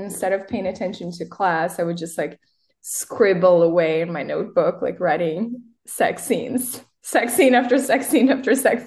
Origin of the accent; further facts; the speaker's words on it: Brazil; first language Portuguese; English is a second language; moved away as an adult; now in Berlin, Germany; which in Portuguese, that's my mother tongue, means something like citric and spicy. What is there to say? I'm an erotic writer and a pleasure activist from Brazil. I've been living in Berlin for the past 7 years